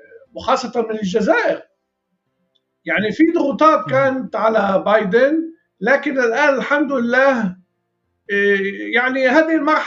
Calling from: Riyadh, Riyadh Province, Saudi Arabia; كنت هلأ أنا عم بحكيك من الرياض

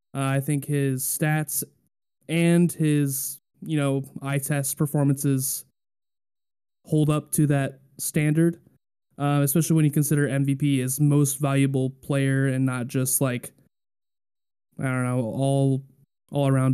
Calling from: Omaha, Nebraska, United States

